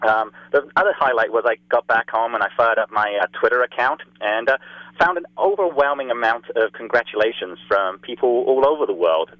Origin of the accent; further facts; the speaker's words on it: Canada; accent: Canadian; they can't understand me anymore as well because of my strong Canadian accent.